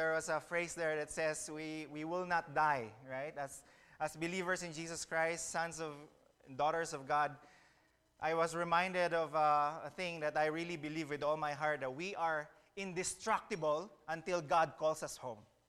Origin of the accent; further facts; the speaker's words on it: Philippines; Yes, we are from the Philippines.